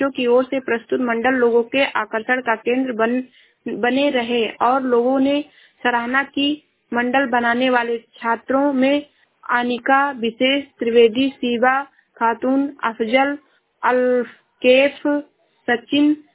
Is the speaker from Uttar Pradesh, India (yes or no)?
yes; Shravasti, Uttar Pradesh, India; मैं जिला श्रावस्ती से हूँ।